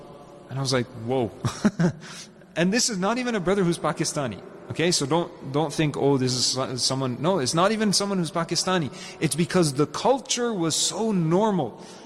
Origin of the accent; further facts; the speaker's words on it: Montreal, Quebec, Canada; when we were being raised, growing up in Montreal